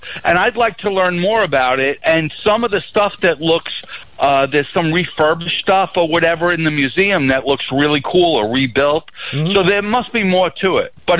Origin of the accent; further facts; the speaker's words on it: Hicksville, New York, United States; I grew up in Hicksville, and it seems like many of my contemporaries, old cousins and friends from school, their grandfather was a great racer of some sort, Caruso.